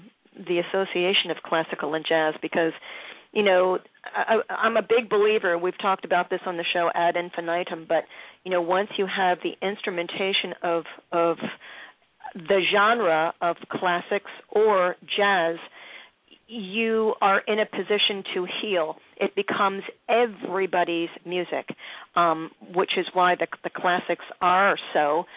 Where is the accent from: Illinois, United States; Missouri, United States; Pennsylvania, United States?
Pennsylvania, United States; Philadelphia; I grew up in Philly